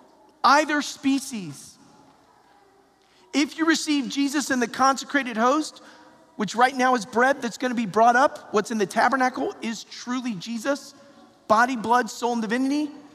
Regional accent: Atlanta, Georgia, United States; even though I'm from Atlanta, Georgia, Coca-Cola, right?

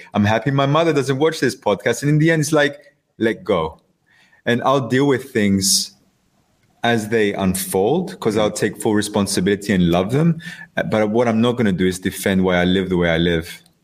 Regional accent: Cyprus; And I come from Cyprus. I have a very big Greek family, and you know, religious, sometimes very conservative. It's a small island. Everyone knows everyone.

